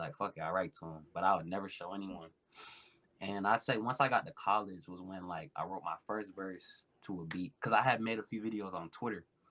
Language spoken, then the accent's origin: English; Coral Springs, Florida, United States; I'm a rapper. I'm from Coral Springs, Florida, which, if you're not familiar with the area, that's South Florida, Broward County.